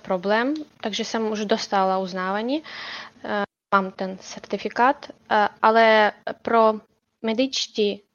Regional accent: Ukraine; Czech is a second language; moved away as an adult; now in Czech Republic; Jo, jsem z Ukrajiny, pocházím z Ukrajiny a přijela jsem tady od začátku války tady jsem.

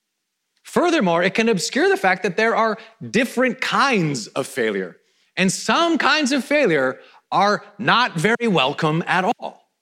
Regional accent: Vancouver, British Columbia, Canada; retired from the Vancouver Canucks, my hometown team.

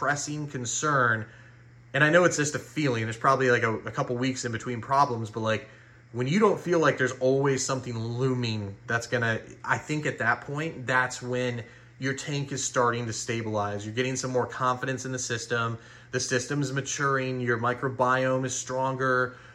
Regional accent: Midwest, United States; And I'm a Midwesterner myself

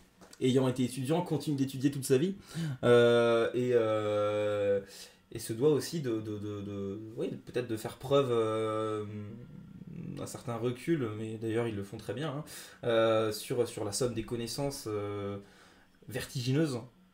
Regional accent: France; accent: French; avec mon accent bien français.

